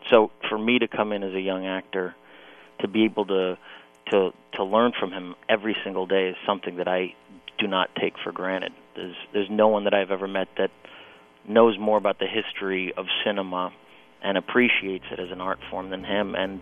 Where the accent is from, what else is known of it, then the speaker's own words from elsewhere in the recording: Los Angeles, California, United States; I growing up in Los Angeles and having a lot of friends that are actors